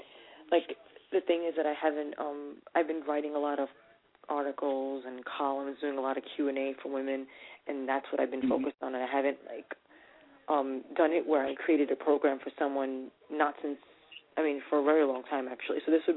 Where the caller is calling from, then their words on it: New York, United States; I'm calling from New York.